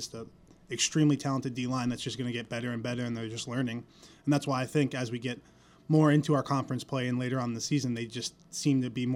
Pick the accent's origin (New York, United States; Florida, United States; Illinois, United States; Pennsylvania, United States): New York, United States; So I'm from New York.